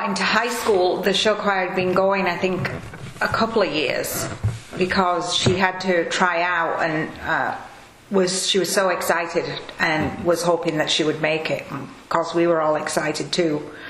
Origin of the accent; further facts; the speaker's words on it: England, United Kingdom; moved away as an adult; Okay, I'm originally from England, and I was born and raised in England, and then I decided when I was 19, almost 20, that I would like to travel around parts of Europe.